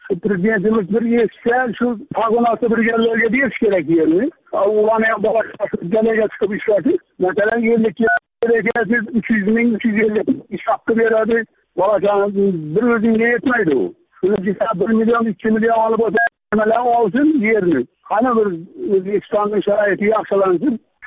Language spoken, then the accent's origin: Uzbek; Bukhara, Bukhara Region, Uzbekistan; Men Buxoradanman. Fermer edim.